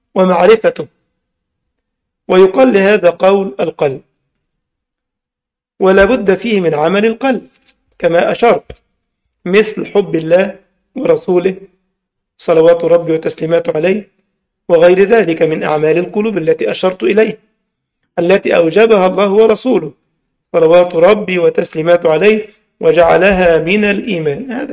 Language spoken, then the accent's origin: Arabic; Egypt; احنا بنسميه العقد عندنا في مصر، معرفش في الشام ماذا تسمونه